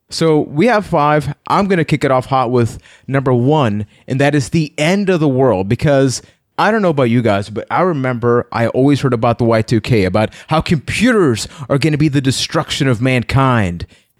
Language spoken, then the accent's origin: English; San Juan, Puerto Rico; I am from San Juan, Puerto Rico